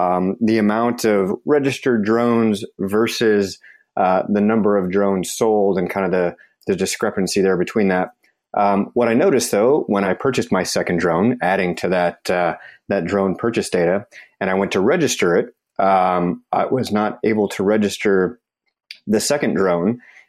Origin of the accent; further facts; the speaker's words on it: California, United States; from Southern California.